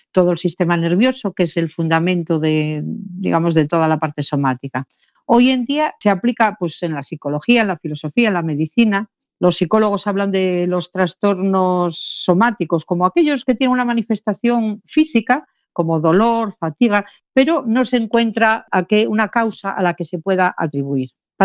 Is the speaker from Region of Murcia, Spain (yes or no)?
no; Arganza, Castile and León, Spain; Hoy estoy en el Bierzo, en un pueblo Bierzo. En Arganza. Sí, mi pueblo.